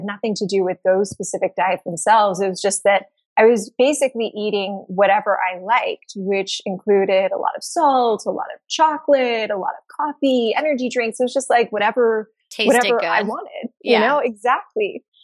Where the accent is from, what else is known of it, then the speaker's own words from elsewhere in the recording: Los Angeles, California, United States; because I'm from Los Angeles, born and raised